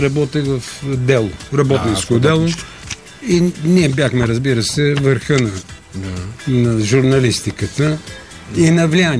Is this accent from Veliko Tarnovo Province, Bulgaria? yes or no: no; Sofia, Sofia City, Bulgaria; Защото аз съм софиянец.